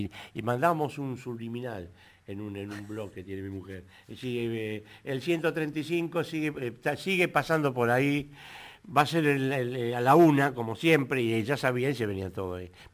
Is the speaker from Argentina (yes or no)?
yes; Puente Saavedra, Buenos Aires, Argentina; born there; Sí, soy de Villa, nací en Puente Saavedra, ahí al lado de, casualmente, la Escuela Mecánica de la Almada.